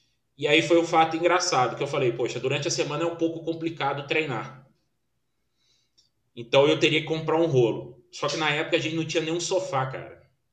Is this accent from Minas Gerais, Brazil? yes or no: yes; Belo Horizonte, Minas Gerais, Brazil; now in Brasília, Brazil; Eu sou de Belo Horizonte, hoje resido em Brasília.